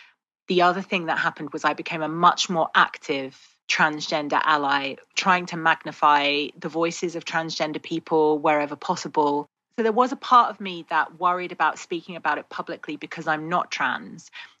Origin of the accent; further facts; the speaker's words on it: United Kingdom; And that was fascinating for me as a British person.